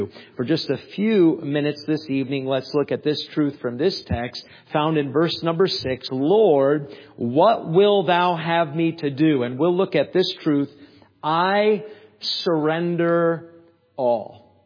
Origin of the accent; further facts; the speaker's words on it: New Hampshire, United States; I was with two of my friends, and I'm from New Hampshire.